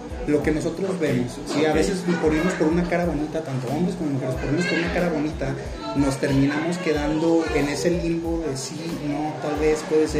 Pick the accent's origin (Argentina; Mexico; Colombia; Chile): Mexico; Aguascalientes; estamos en una locación de aquí de Aguascalientes. Somos de Aguascalientes, 100% hidrocálidos